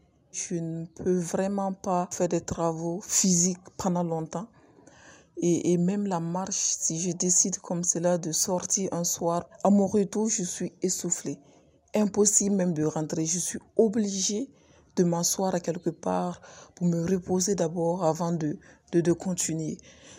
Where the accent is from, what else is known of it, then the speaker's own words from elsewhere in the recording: Ouagadougou, Centre, Burkina Faso; j'ai 28 ans, je viens de Ouagadougou.